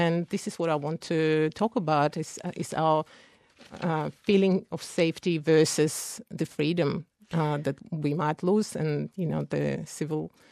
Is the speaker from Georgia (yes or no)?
yes; Georgia; now in Australia; I guess growing up in Georgia in 91, we had civil war, and that had a huge impact on me. And coming to Australia, feeling quite safe, I think, living here for 20 years